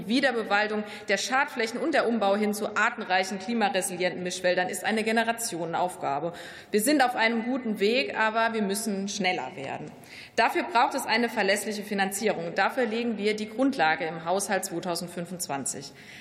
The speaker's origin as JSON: {"language": "German", "region": "Rhineland-Palatinate", "country": "Germany", "said": "Ich komme aus Rheinland-Pfalz, einem Wahlkreis mit viel Wald im Herzen der Pfalz"}